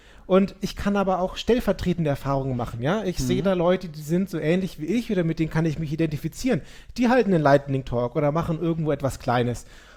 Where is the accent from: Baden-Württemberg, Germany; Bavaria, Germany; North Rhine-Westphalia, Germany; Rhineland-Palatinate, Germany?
Bavaria, Germany; Nuremberg; Weil wir sind aus Nürnberg, da gibt es den Christkindlesmarkt